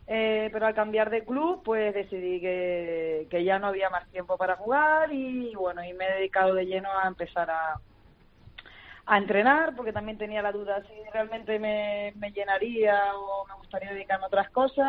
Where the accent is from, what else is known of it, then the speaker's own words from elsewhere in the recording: Spain; moved away; desde que más o menos salí de España, todo el día con la maleta